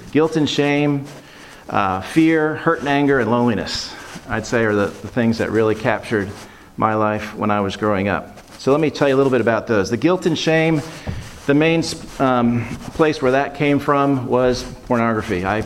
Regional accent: Rye, New York, United States; now in Atlanta, United States; I am living in Atlanta, and I've been there for 30 years, but I grew up in New York. I moved around a lot. I had 5 major moves by the time I was 10 years old, but I grew up in a small town outside of New York City called Rye, New York.

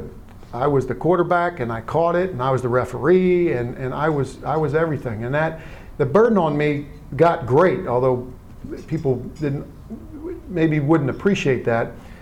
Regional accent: Philadelphia, Pennsylvania, United States; born there; I was born in Philadelphia. I'm the oldest of four children.

